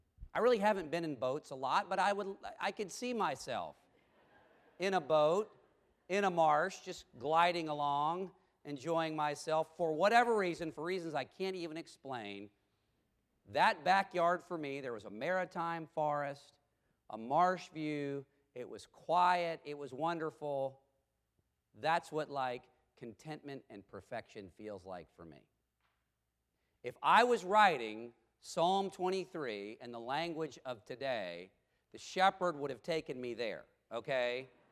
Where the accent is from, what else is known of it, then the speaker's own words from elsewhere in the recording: Charlotte, North Carolina, United States; I'm from Charlotte, North Carolina. We would go to the beaches of South Carolina.